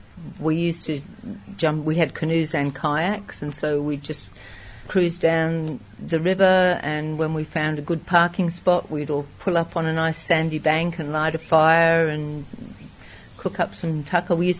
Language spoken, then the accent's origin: English; England, United Kingdom; also born or lived in Western Australia; now in Australia; I actually came from overseas. I came from England, travelled all through India, and landed in Western Australia. So I lived in Western Australia for 3 years, living in the sand dunes in Broome